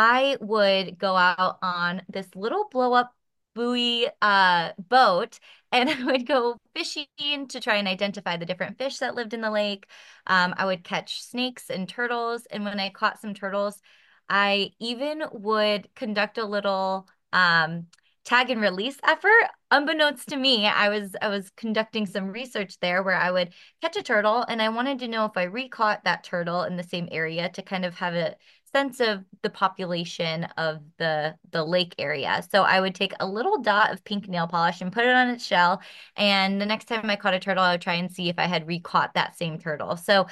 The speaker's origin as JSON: {"language": "English", "region": "Michigan", "country": "United States", "tie": "born or raised there", "said": "So I actually grew up in Michigan and I was always an outdoors kid."}